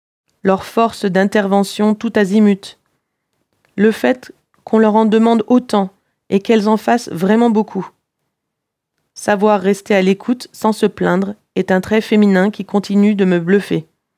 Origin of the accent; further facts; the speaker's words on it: Paris, Île-de-France, France; now in Los Angeles, United States; si l'on me demandait de dire d'où je viens, je dirais que je suis parisienne. C'est là où je me suis construite, où sont mes amis et ma famille.